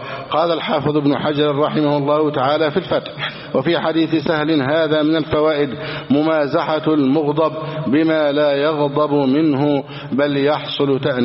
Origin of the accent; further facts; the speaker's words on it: Egypt; بلدنا مصر